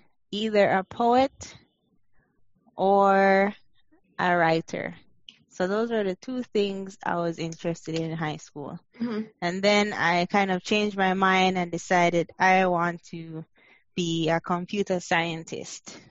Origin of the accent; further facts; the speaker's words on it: Jamaica; now in United States; Okay. I grew up in Jamaica, and I moved to the U.S. in 2010.